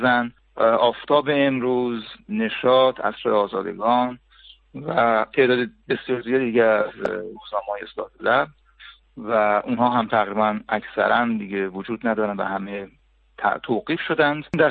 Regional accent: Tehran, Tehran Province, Iran; born there; من متولد تهران هستم، سال 1352، فارغ التحصیل رشته معماری از دانشگاه تهران هنرهای زیبا.

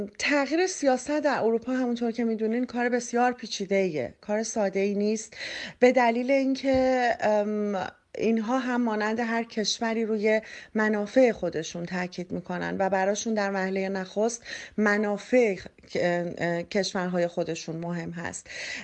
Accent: Iran; moved away as an adult; یک ایرانی در تبعید هستم. من مهاجرت نکردم، من مجبور شدم که وطنم رو ترک کنم

